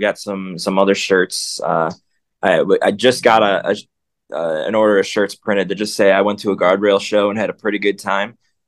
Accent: Chicago, Illinois, United States; So we're all from Chicago, born and raised.

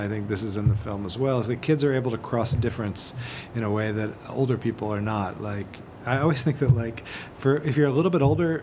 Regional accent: New York City, New York, United States; I'm from New York City. This film is set in Brooklyn for the most part.

